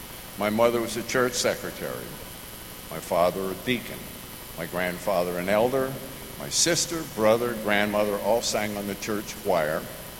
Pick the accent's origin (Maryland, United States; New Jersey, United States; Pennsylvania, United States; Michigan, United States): Pennsylvania, United States; I'm a kid from Eastern Pennsylvania, not too far from here, between Allentown and Stroudsburg, but call it Poconos, you know.